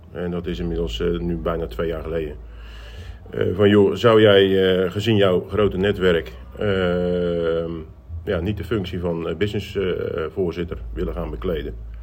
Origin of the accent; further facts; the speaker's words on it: Katwijk, South Holland, Netherlands; Ik ben een echte Katwijkbinder. Ik ben opgegroeid aan de Overijn.